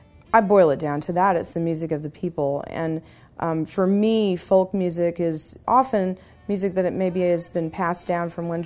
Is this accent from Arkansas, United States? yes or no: yes; Fayetteville, Arkansas, United States; I grew up in Fayetteville, Arkansas. The reason that's important is it's in part of the Ozarks